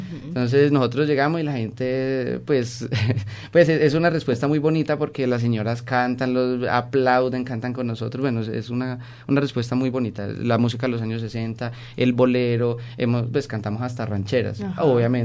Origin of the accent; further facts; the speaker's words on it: Colombia; la idea del grupo como cantantes y como colombianos es poderle hacer un homenaje también a la música de nuestra tierra.